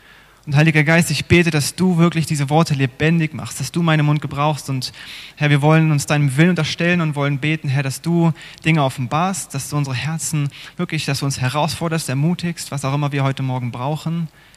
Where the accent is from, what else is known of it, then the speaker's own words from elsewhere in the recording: Kassel, Hesse, Germany; now in Freudenstadt, Germany; Ich komme also ursprünglich aus Kassel, bin in einer recht großen Familie aufgewachsen